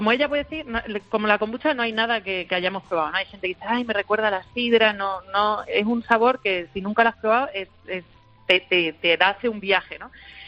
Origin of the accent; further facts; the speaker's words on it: Fregenal de la Sierra, Extremadura, Spain; En Fregenal de la Sierra, que es un pueblo pequeñito, somos parte de la España vaciada, no llegamos a los 5.000 habitantes